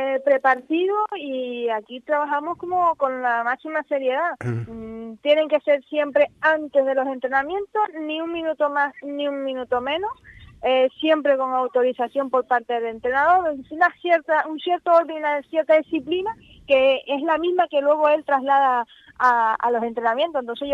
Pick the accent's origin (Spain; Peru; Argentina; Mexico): Spain; Puerto de la Cruz, Canary Islands; Yo soy de La Vera, pero este barrio es peculiar, porque no todos los que somos del barrio de La Vera somos del puerto.